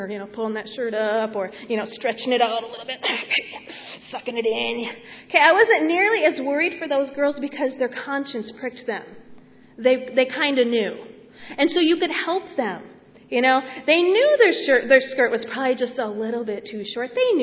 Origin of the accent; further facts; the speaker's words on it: United States; I am an American.